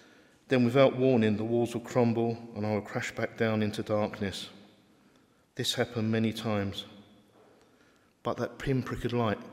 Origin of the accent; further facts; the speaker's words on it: Ramsgate, South East England, United Kingdom; born there; I was born in 1961 in Ramsgate in Kent, and I'm currently at work as a contracts manager for a highways maintenance company.